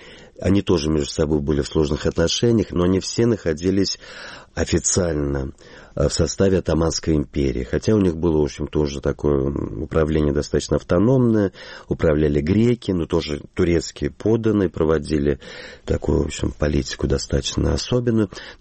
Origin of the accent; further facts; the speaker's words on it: Saint Petersburg, Russia; born there; основал Петербург, к счастью, нас, уроженцев этого города.